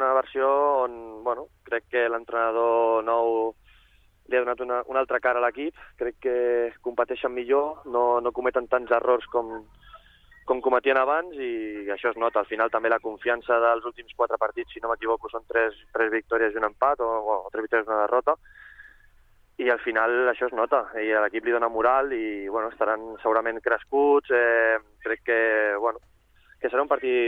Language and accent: Catalan; Sabadell, Catalonia, Spain; Al final soc de Sabadell, que estimo el club